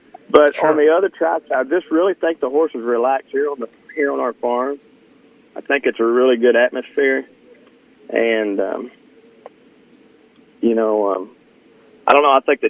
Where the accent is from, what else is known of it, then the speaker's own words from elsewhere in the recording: Owensboro, Kentucky, United States; Owensboro.